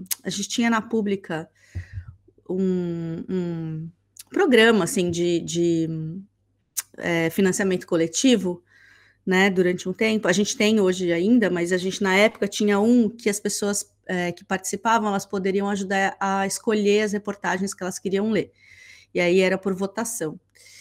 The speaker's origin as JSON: {"language": "Portuguese", "region": "São Paulo", "country": "Brazil", "tie": "born or raised there", "said": "que eu sou velha, né? Você sabe. Eu nasci e cresci em São Paulo."}